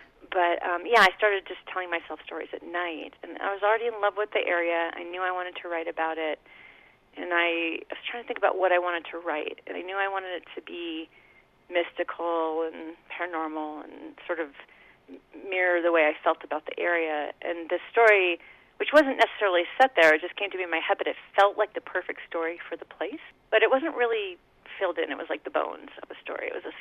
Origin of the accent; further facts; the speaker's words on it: Los Angeles, California, United States; also born or lived in Minnesota; now in Santa Fe, United States; And we've been, I grew up in Los Angeles.